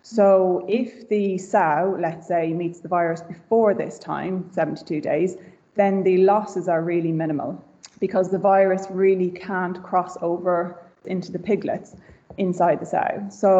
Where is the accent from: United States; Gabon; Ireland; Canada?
Ireland; now in United Kingdom; I am Irish, but I have been in the UK working as a vet since I graduated in 2015.